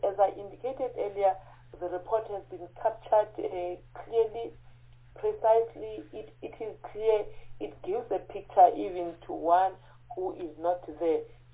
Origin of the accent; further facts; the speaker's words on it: South Africa; as we are from South Africa